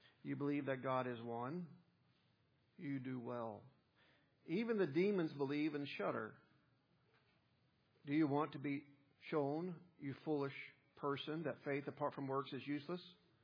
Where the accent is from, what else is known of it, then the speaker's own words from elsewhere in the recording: Arkansas, United States; now in Conway, United States; When I moved here from North Arkansas to come to school